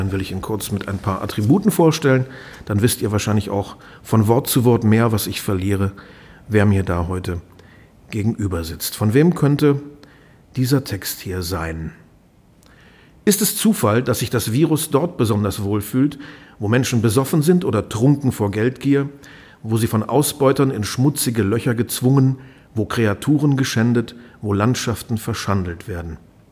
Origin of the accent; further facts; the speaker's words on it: Lower Saxony, Germany; Wir sind beide in Niedersachsen aufgewachsen.